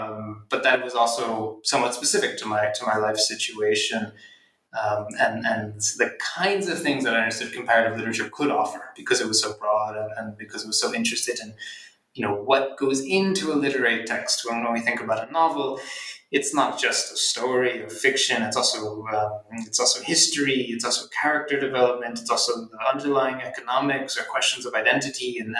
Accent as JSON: {"language": "English", "town": "Philadelphia", "region": "Pennsylvania", "country": "United States", "tie": "born or raised there", "said": "I'm from Philadelphia, and so kind of wanted to have an adult relationship to the city I grew up"}